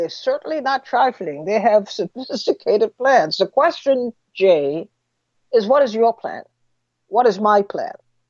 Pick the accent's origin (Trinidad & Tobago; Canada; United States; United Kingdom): Trinidad & Tobago; when I was growing up in Trinidad